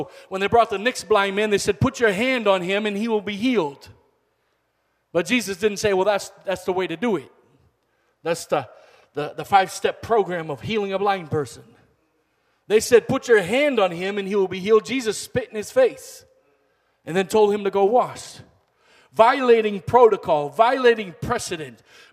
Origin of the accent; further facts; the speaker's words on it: United States; And they look at me funny because I'm an American and I've got all these children and we're just there.